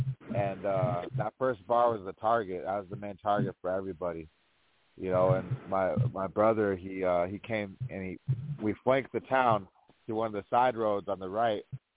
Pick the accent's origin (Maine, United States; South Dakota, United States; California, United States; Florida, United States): South Dakota, United States; Rosebud Reservation; I'm from Rosebud Reservation, Lakota.